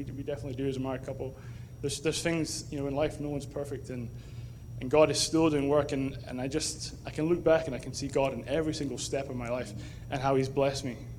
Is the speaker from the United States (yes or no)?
no; Edinburgh, Scotland, United Kingdom; I'm from Edinburgh in Scotland, where I was born and raised. I was born into a Christian home.